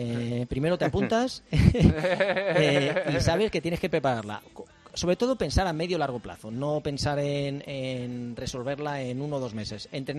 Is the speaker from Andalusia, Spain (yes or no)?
no; Madrid, Community of Madrid, Spain; luego Madrid porque yo soy de Madrid